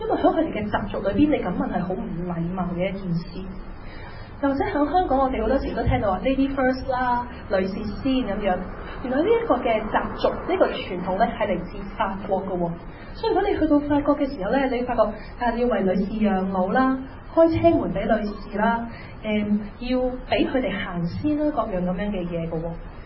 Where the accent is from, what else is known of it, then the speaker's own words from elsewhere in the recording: China; 我食飯嘅時候我要用筷子，因為我係一個中國人。